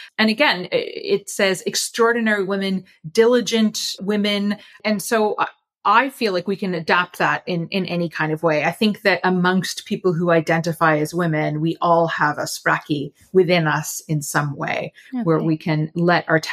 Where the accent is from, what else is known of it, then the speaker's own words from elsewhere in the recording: Canada; moved away as an adult; now in Iceland; I was born and raised in Canada. Mm. I moved to another country that does well in terms of gender equality. I moved to Iceland as an adult.